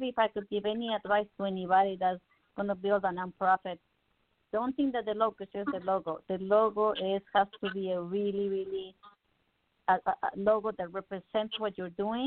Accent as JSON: {"language": "English", "region": "Mexico City", "country": "Mexico", "said": "I can teach you Spanish. I'm from Mexico City. I used to be a teacher, right?"}